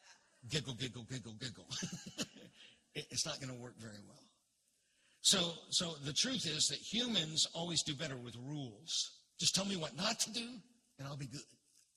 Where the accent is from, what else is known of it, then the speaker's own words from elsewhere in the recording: Florida, United States; Now, I grew up in Central Florida. And when I grew up in Central Florida, there were orange groves everywhere.